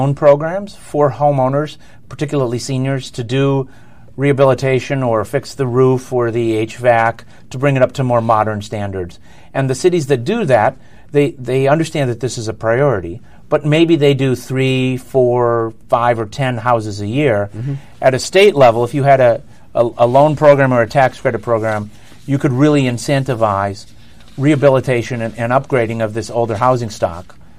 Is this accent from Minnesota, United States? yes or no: no; Wausau, Wisconsin, United States; the houses I grew up in Wausau, which is older and has good bones and is that entry-level housing for many families.